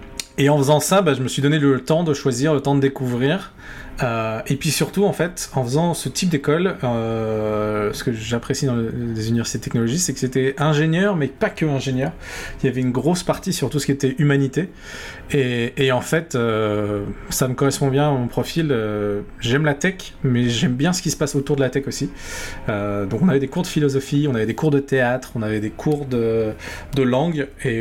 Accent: La Rochelle, Nouvelle-Aquitaine, France; also born or lived in China / southern France; chez moi, en France, l'endroit où j'ai passé le plus de temps, c'est à La Rochelle, c'est du coin de La Rochelle. Mais j'ai vécu pas mal d'années en Chine aussi, quand j'étais petit. Et sinon, je suis né plus du côté du sud de la France.

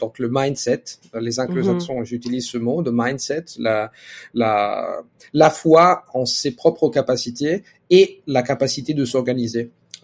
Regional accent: Italy; first language Italian; French is a second language; À part l'italien, bien sûr, parce que c'est ma langue maternelle.

